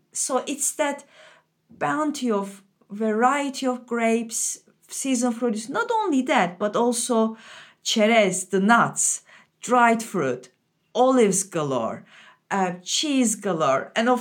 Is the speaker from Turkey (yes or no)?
yes; Antakya, Hatay, Turkey; Antakya, my hometown, is ancient Antioch. It's an ancient city.